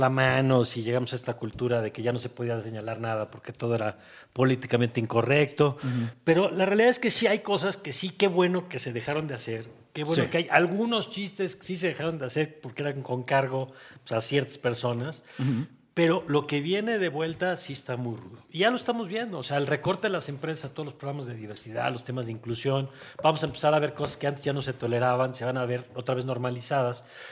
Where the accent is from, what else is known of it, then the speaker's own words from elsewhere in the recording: Mexico; los que deberíamos estar dando consultoría somos los mexicanos a los gringos.